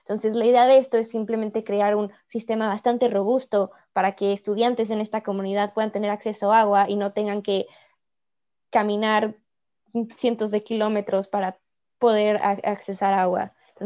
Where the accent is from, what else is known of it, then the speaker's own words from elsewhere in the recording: Mexico; now in Toronto, Canada; Yo nací y crecí en México y crecí viendo no solamente a veces mucha desigualdad social